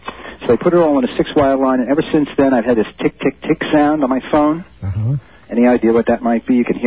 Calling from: Larchmont, New York, United States; Hi, Larchmont.

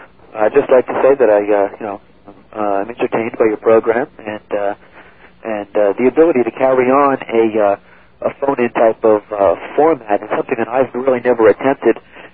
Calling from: Commack, New York, United States; I'm calling from Comac.

